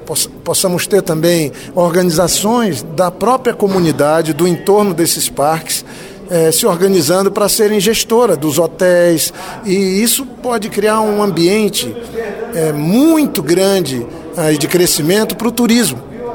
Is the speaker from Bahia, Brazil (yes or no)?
no; Acre, Brazil; Eu sou do Acre, nós temos unidade de conservação na cabeceira do Rio Purus, no Rio Xandre.